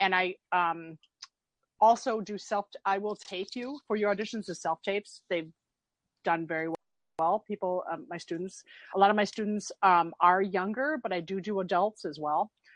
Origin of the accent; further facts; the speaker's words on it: Midwest, United States; And because I'm from the Midwest, I was wearing a jean dress that had these snap buttons all the way down.